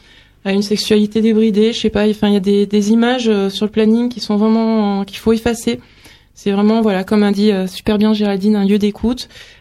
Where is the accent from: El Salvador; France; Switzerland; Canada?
France; Avignon, Provence-Alpes-Côte d'Azur; Et je viens d'Avignon, donc qui est un peu plus, enfin c'est une ville quoi.